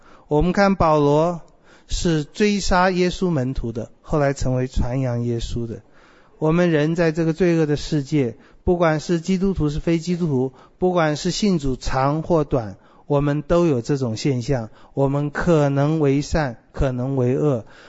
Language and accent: Chinese; Taipei, Taiwan; 好像小的时候在台北的时候，女孩子三更半夜在街上